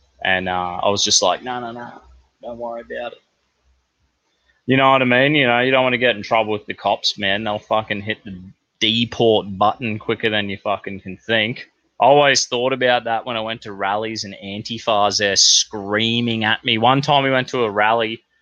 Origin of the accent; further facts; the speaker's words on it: New Zealand; also born or lived in Brisbane, Australia; I was born in New Zealand. My first memories were like living in Australia. I remember growing up in Brisbane and then next minute I did year one in Brisbane, and then my grandparents got sick in New Zealand, so we went to New Zealand